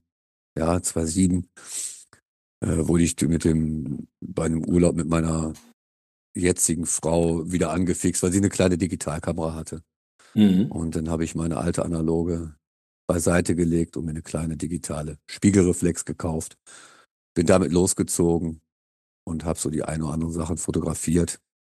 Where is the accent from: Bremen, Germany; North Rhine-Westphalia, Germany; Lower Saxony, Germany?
North Rhine-Westphalia, Germany; Haan; born or raised there; also born or lived in Hilden